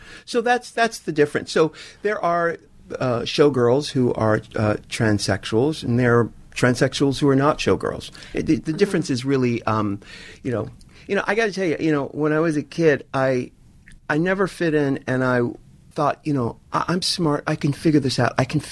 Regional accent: New York, United States; a lot of the kids that I grew up with in New York, I say kids, we're in our 20s and stuff

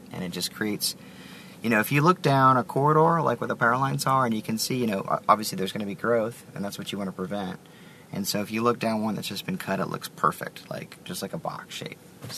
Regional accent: Texas, United States; I'm actually from Texas originally, and I did my first solo at the Alliance Airport.

